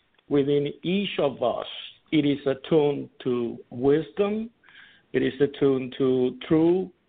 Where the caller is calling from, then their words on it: Tampa, Florida, United States; Tampa, Florida.